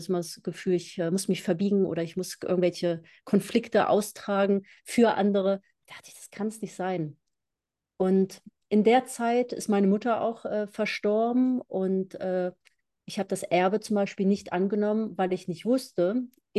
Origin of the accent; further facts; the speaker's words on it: Braunschweig, Lower Saxony, Germany; born there; Also gebürtig Braunschweigerin, ich weiß nicht, ob ich das jetzt sage, scheint wichtig zu sein. Auf jeden Fall bin ich da geboren worden.